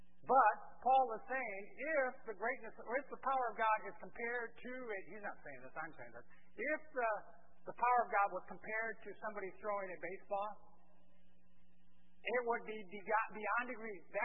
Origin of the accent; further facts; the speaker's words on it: Brazil; I grew up in Brazil, but every once in a while we'd come to the States